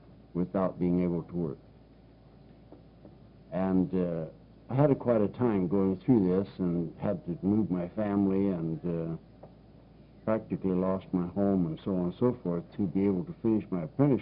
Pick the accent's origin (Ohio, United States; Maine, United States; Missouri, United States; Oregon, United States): Oregon, United States; Albany; from Albany, Oregon.